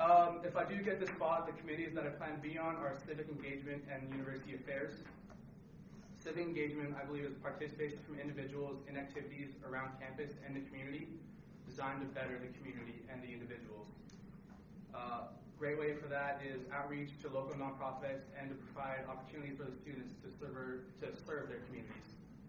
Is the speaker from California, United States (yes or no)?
yes; Riverside, California, United States; I'm from Southern California, down in the Riverside area.